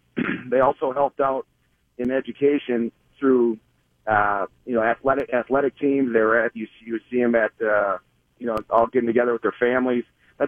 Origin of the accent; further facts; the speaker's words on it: Minneapolis, Minnesota, United States; I grew up in North Minneapolis